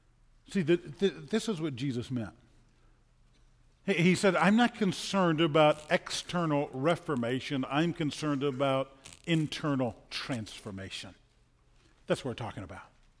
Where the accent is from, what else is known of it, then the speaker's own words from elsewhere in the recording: New Orleans, Louisiana, United States; As a kid growing up in New Orleans, we used to love All Saints Day.